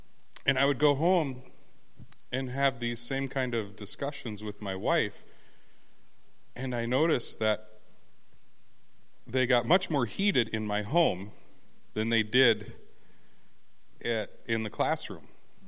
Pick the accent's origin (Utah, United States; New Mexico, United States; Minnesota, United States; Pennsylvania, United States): Minnesota, United States; And I'm Minnesotan, which doesn't show emotion, and I'm Native American, so we have that generational stoicism there, and it shows.